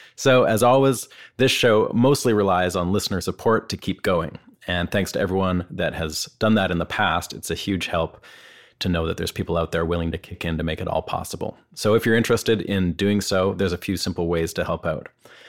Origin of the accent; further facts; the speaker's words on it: Vancouver, British Columbia, Canada; growing up on the West Coast in Vancouver